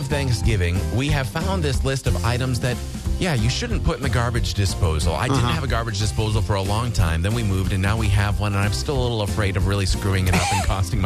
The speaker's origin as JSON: {"language": "English", "town": "Rice Lake", "region": "Wisconsin", "country": "United States", "tie": "born or raised there", "said": "head down to Madison to cheer on Rice Lake, my hometown"}